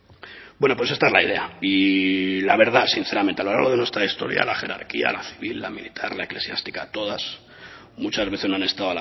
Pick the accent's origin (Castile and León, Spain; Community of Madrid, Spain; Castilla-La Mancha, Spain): Community of Madrid, Spain; Madrid; de donde yo vengo, que es de la ciudad de Madrid